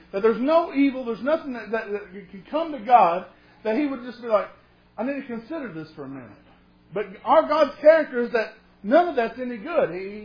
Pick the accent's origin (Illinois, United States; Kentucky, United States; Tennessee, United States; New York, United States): Kentucky, United States; Moorhead; I can remember growing up in Moorhead, and I can remember walking some of these mountain creeks